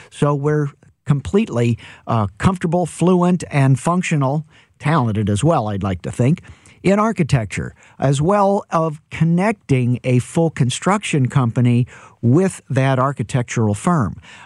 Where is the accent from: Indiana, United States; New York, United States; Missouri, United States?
Missouri, United States; St. Louis; Well, maybe St. Louis, that, you know, a little bit of St. Louis pride there. I'm born and raised in St. Louis